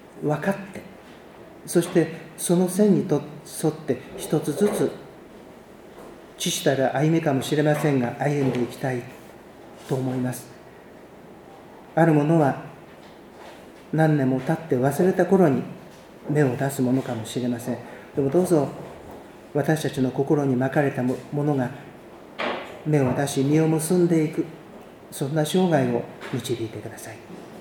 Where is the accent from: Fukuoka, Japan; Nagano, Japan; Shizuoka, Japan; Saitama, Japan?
Nagano, Japan; 私は長野県出身で、父は26年前に長野県で天に帰りました。で、その後母は6年間一人で長野県に住んでました。